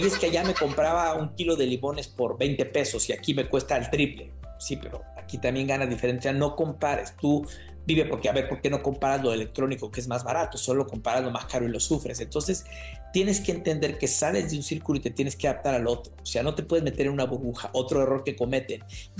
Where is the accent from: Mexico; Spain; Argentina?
Mexico; lo que sí es importante es que yo nunca dejé de estar con el vínculo en mi país. Eso sí es importante. Yo dos veces al año, por lo menos, mi familia venía a México, en diciembre y en verano, siempre.